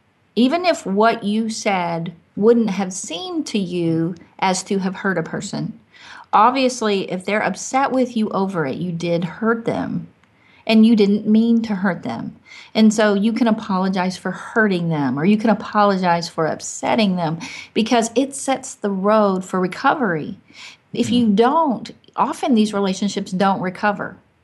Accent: Arkansas, United States; also born or lived in Michigan; I'm from Arkansas, if he takes something when he goes. Like when I was in Michigan, every time I went to someone's house, I took cookies or bread or something.

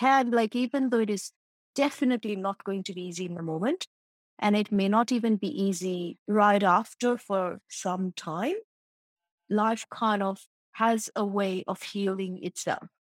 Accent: India; moved away as an adult; So I come from India, I now work in Western worlds.

